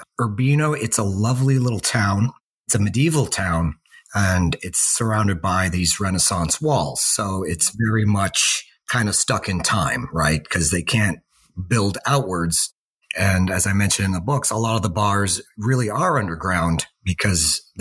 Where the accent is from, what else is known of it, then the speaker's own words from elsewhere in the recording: United States; It was very strange being, people did refer to me as the American.